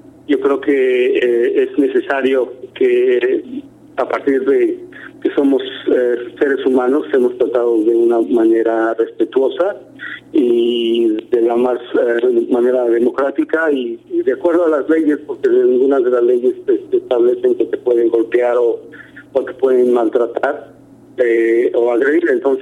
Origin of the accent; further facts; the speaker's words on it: Mexico; Nosotros somos de México y en México se vive una cuestión de violencia